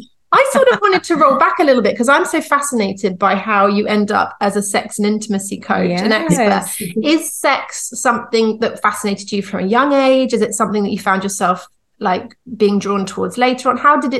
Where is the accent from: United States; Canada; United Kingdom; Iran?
United Kingdom; I found it really interesting because as British people, sometimes we say the word sex with a bit of a sex.